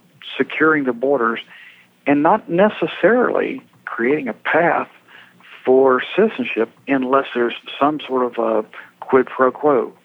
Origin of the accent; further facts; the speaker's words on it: Jacksonville, Florida, United States; I was born and raised here in Jacksonville.